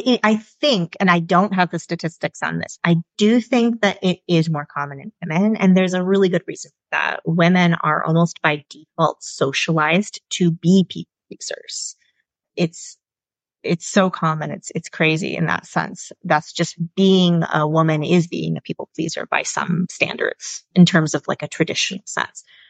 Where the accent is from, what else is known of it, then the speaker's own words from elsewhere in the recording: Michigan, United States; obviously the States, because I'm originally from Michigan, but yeah, all over the world.